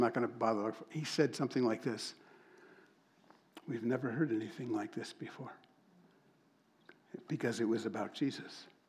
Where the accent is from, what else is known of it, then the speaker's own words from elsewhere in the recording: Yonkers, New York, United States; born there; So I said, "Well, I was born in Yonkers, New York."